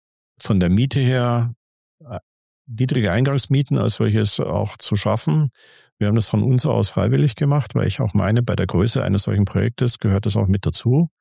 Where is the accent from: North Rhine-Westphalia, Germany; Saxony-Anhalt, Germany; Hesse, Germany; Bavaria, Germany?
Bavaria, Germany; Munich; Und ich komme aus dem Stadtteil aus München, da ist nicht die Haute-Volée, wie soll man sagen, zu Hause.